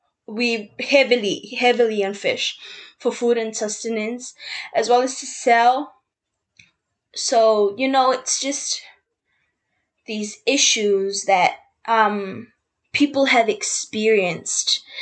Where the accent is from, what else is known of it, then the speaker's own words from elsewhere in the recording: Samoa; I was born and raised in Samoa, a tropical paradise with beautiful beaches and lush greenery.